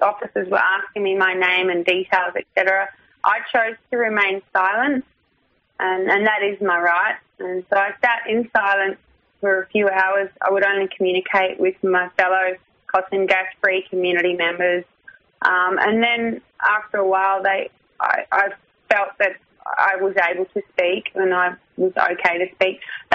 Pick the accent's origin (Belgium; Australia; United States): Australia; Gosford, New South Wales; I was born in Gosford and I've lived in the Central Coast for probably about 11 or 12, and then I moved to Yimundi up in Queensland, Sunshine Coast.